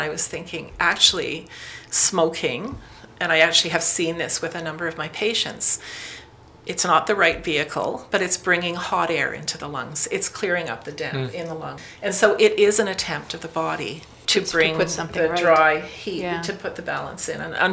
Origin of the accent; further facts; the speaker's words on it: Lachute, Quebec, Canada; I grew up in Lachute, and I always loved this village.